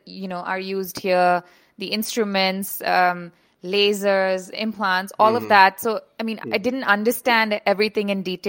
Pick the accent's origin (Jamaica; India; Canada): India; now in United States; hi, I'm a dentist from India, and I want to apply to dental school.